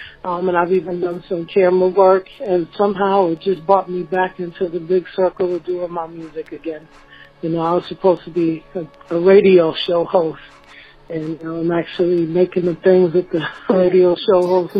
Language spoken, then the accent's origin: English; Boston, Massachusetts, United States; I'm from Boston, Massachusetts.